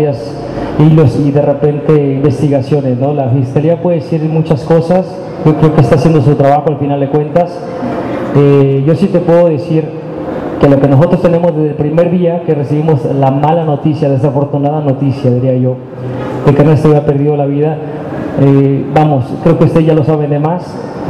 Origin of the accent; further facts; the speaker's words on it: Mexico; Repito, desgraciadamente todos estamos expuestos como mexicanos en este maravilloso país.